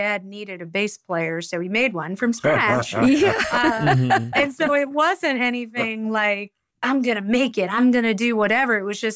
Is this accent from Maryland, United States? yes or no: no; New Orleans, Louisiana, United States; born or raised there